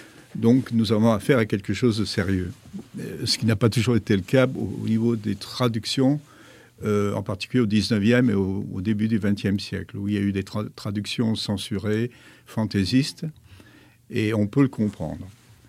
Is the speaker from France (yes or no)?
yes; Saillant, France; also born or lived in Liège; tout en ayant un pied-à-terre à Saillant, puisque je suis originaire de Saillant. Je suis donc occitan, d'ailleurs.